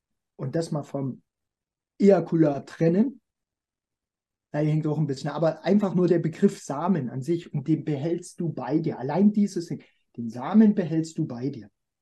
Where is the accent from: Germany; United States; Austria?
Germany; East Germany; ich komme aus der DDR, ich bin offen erzogen worden.